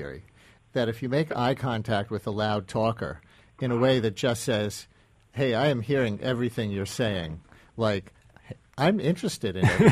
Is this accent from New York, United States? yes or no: yes; Bayside, New York, United States; I grew up in Queens with the address Bayside, New York, 11360.